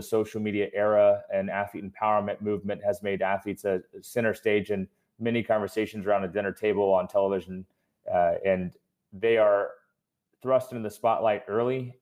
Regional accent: Kansas City, United States; You know, I grew up in Kansas City, got recruited across the country and ended up at Nebraska.

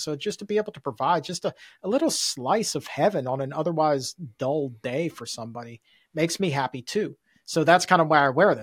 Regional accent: the South, United States; Like, growing up in the South, I loved grits.

